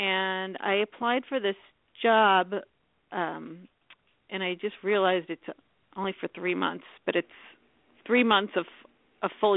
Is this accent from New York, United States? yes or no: yes; New York, United States; now in Colorado, United States; I heard you're also going to New York, where I'm originally from. I am from the Boulder County area.